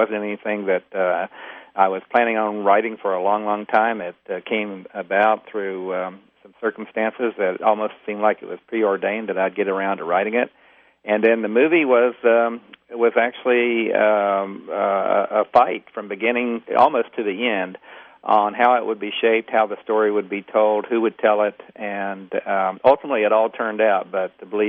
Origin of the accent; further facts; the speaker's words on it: Coalwood, West Virginia, United States; Rocket Boys came out because of a short magazine article that I wrote and about growing up in Colwood and being an amateur rocket builder.